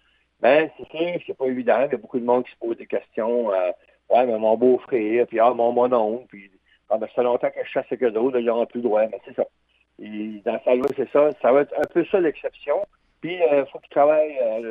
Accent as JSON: {"language": "French", "region": "Quebec", "country": "Canada", "said": "Donc, ça veut dire que moi, je viens du Québec"}